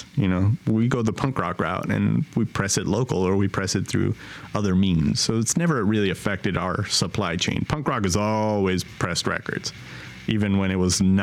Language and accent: English; California, United States; I love being in San Gabriel Valley. I love being in my hometown, you know, being in this area, because it's not yet gentrified to the point where you're going to get pushed out and you can't afford it.